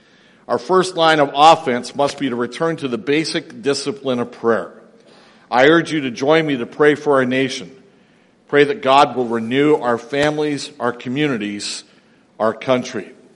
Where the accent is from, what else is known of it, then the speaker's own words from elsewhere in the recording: Toronto, Ontario, Canada; I grew up in Toronto. I was born in 1957.